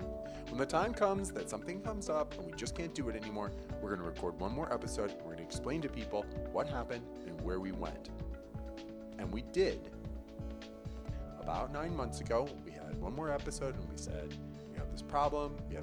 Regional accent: Midwest, United States; I mean, we're from the Midwest where everything is green and lush most of the year or covered in white snow.

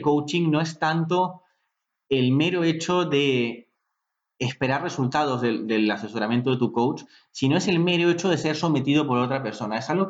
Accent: Lima, Peru; yo me crié en Lima y fui al Santísimo Nombre de Jesús. Es un colegio que está en San Borja y lo llevan monjas.

